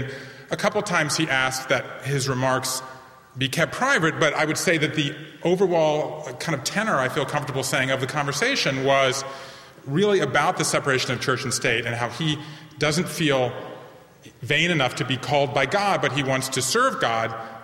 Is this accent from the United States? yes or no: yes; Savannah, Georgia, United States; I'm a fifth-generation Jew from the American South, and I grew up in Savannah, Georgia.